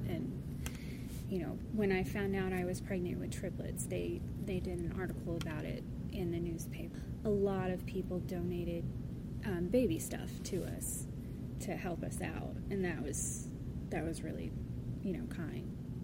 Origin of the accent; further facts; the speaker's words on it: Crawfordsville, Indiana, United States; I grew up here in Crawfordsville. I was born here in the old hospital. I'm 38.